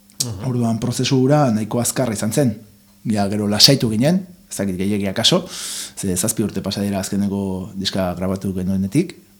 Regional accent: Errenteria, Basque Country, Spain; born there; now in Donostia, Spain; Bueno, ni bizi bai Donostian, baina bere ez jaiotzez Errenteria harra.

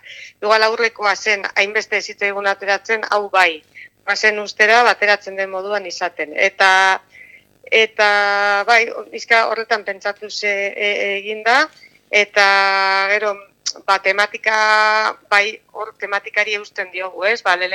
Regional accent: Basque Country, Spain; Durangaldekoa gara

